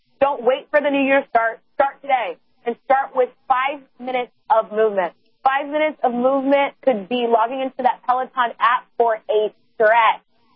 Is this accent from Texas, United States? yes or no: yes; Houston, Texas, United States; then we've got somebody from my hometown of Houston, Texas.